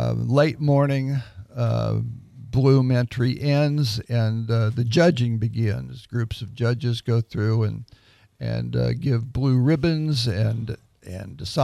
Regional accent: Kentucky, United States; I grew up in Kentucky.

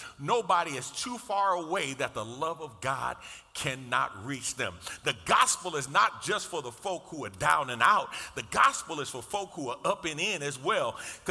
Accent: New York City, New York, United States; I grew up on the Jacob Riis Housing Project. Y'all know. 465 East 10th Street, apartment 13H.

